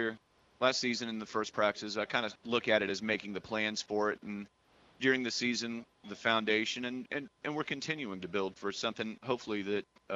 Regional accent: Tampa, Florida, United States; Well, I drove up here. I'm from Tampa, Florida, and I drove up here, I guess, early last May

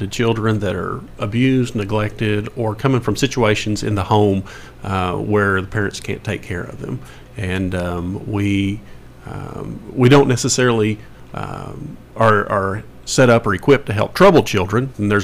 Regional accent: Murfreesboro, Tennessee, United States; I grew up in Murfreesboro, so I was very familiar with the home.

